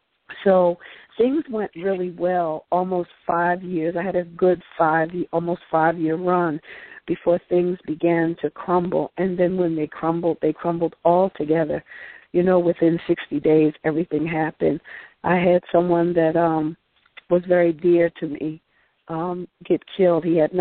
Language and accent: English; Philadelphia, Pennsylvania, United States; Well, I grew up in South Philly. I come from a two-parent household, Catholic school educated.